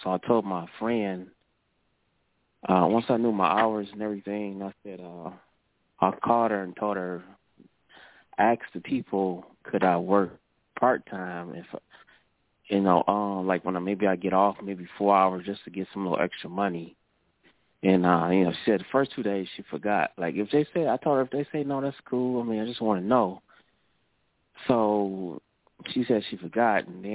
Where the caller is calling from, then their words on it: Cleveland, Ohio, United States; I'm calling from Cleveland, Ohio.